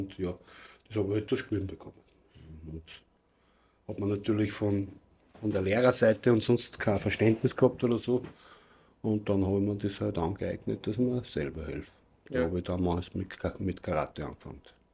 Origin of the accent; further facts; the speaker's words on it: Gmunden, Upper Austria, Austria; Ich bin in Gmunden in Salzkammergut geboren und meine Eltern waren eigentlich beide aus Bosnien.